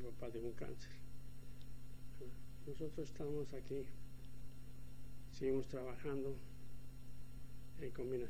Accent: Tonila, Jalisco, Mexico; born there; now in Mexicali, Mexico; Nací en Tonila, Jalisco, el 31 de marzo de 1912. Uh-huh. Tonila es Jalisco, está en los límites entre Jalisco y Colima, exactamente en las faldas del volcán de Colima.

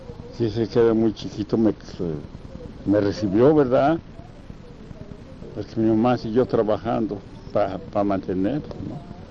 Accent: Tlajomulco de Zúñiga, Jalisco, Mexico; also born or lived in Guadalajara; yo nací en Guadalajara, vivía mi mamá allí. Mi mamá tenía una tortillería, pero estaba un pueblito cerquita hacia allí, que se llama Tlajomulco de Zúñiga

